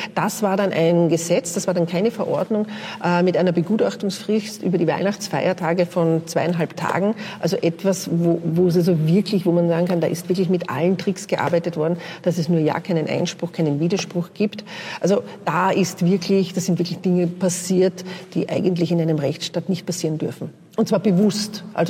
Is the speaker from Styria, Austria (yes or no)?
no; Vienna, Austria; born there; Jetzt bin ich gebürtige Wienerin, kenne mich, glaube ich, gut aus im U-Bahn-Netz.